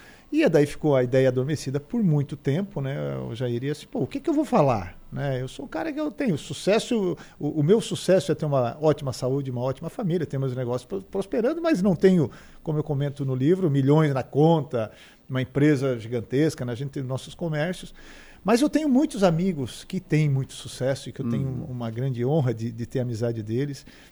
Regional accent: Criciúma, Santa Catarina, Brazil; Eu sou da Quarta Linha, um bairro de Criciúma, interior, né? 1,92m, cabelo ruivo, sardento.

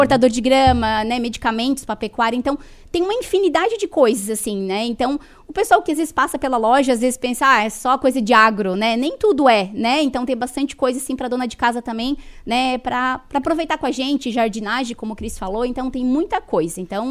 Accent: Treviso, Santa Catarina, Brazil; eu sou suspeita a falar, porque eu sou aqui de Treviso

